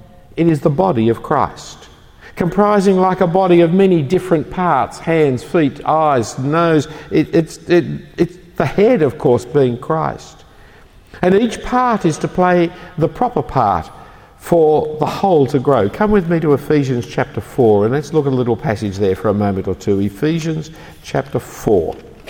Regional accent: Bellevue Hill, New South Wales, Australia; I grew up in Bellevue Hill.

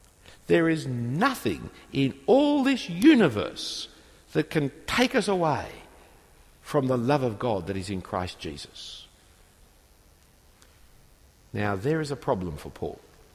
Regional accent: Sydney, New South Wales, Australia; I'm told I'm an Australian, and I guess I am, but I'm not really. I'm really a Sydney sider. Sydney happens to be in Australia, but, you know, Sydney is what I feel for.

